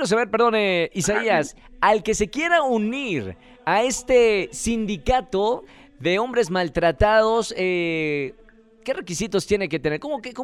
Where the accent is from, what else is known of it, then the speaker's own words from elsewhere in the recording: Mexico; Ya saben cómo somos los mexicanos.